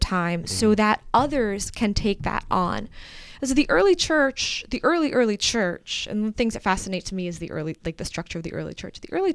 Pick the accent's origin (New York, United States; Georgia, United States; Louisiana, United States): New York, United States; And I'm like, I'm a New Yorker. I don't want to deal with horses.